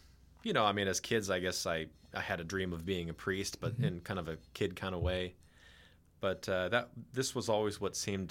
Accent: Carmichael, California, United States; I did. I was born in Mercy San Juan there in Carmichael.

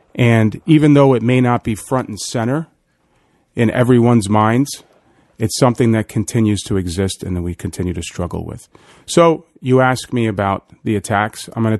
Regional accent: United States; But as a human being, as an American, I feel the pain

